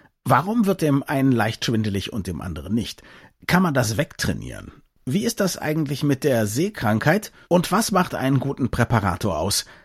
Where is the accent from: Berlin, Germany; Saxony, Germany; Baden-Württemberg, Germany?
Berlin, Germany; Für mich als Berliner ist Rummel ja was ganz Normales.